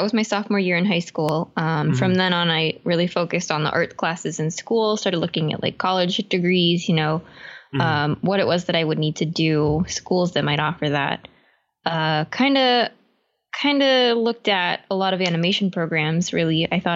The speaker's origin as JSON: {"language": "English", "town": "Weirton", "region": "West Virginia", "country": "United States", "said": "I'm from northern West Virginia, actually. North of Wheeling, southwest of Pittsburgh, mm-hmm. Right in the panhandle. Yeah, little town called Weirton."}